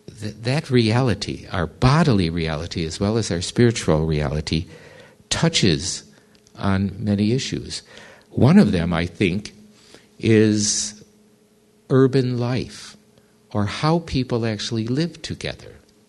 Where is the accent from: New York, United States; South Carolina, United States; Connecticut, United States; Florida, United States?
New York, United States; But I have to often tell people when I tell them I'm from New York, I'm from the real New York.